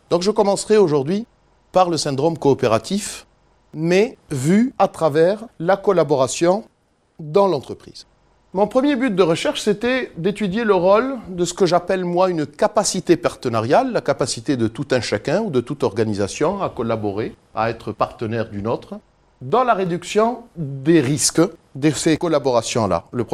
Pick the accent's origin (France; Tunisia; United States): Tunisia; born there; depuis Carthage en Tunisie, mon pays natal